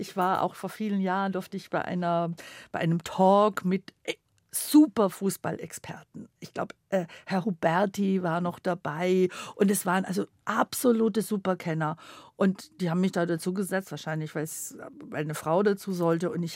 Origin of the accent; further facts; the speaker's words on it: Baden-Württemberg, Germany; Also ich komme ja aus dem Land, aus dem schwäbischen Land und da gab es nur eine Tankstelle